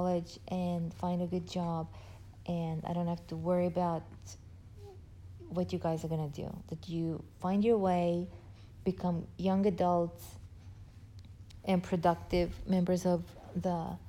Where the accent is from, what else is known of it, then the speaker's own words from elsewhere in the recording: Estonia; I grew up in Estonia, and it was a socialist country at the time.